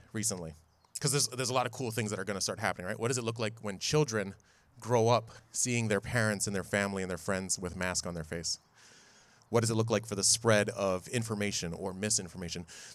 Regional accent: Honolulu, Hawaii, United States; I'm from Honolulu, and when we start off our sermons, we say aloha, and the congregation usually responds with aloha.

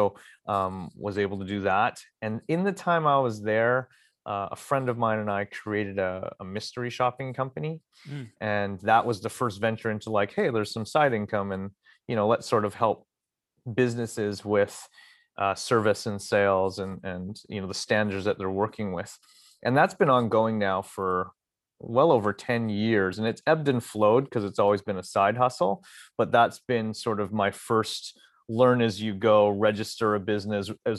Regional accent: Burnaby, British Columbia, Canada; I'm born and raised here. So I'm North Burnaby and kind of always lived here.

